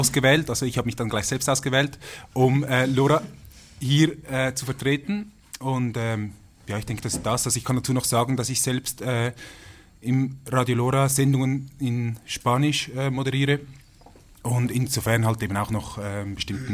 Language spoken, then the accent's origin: German; Zurich, Switzerland; ich komme aus Zürich.